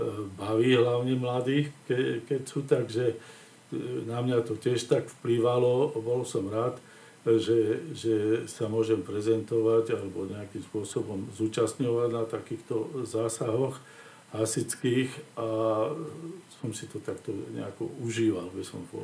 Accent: Bratislava, Bratislava Region, Slovakia; lebo som rodený Bratislavčan a poviem, mám rád Bratislavu ako mesto

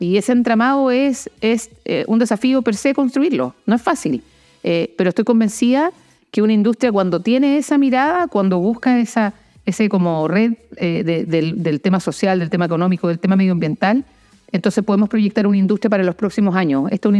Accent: Coyhaique, Aysén, Chile; llegué el 76, 77. Entonces, en aquellos tiempos, gran parte de mi infancia la viví en Coyhaique y eso te forma distinto.

